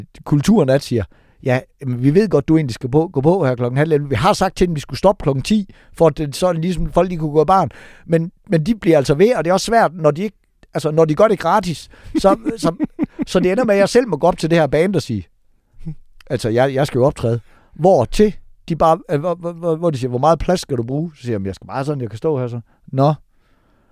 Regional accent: Give, Region of Southern Denmark, Denmark; det var jo Give, og det var min hjemby

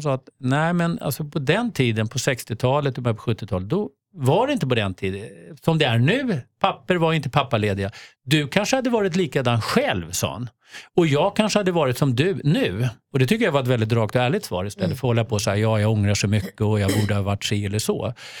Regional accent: Uppsala, Uppsala County, Sweden; jag är uppvuxen i Uppsala. Mitt i Uppsala faktiskt, Vaksala torg. Så där bodde jag de 5 första åren.

